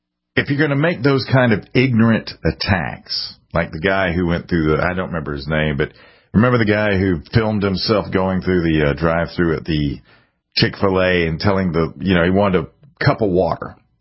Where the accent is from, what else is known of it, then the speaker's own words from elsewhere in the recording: South Carolina, United States; I wasn't raised that way, and I was raised in South Carolina.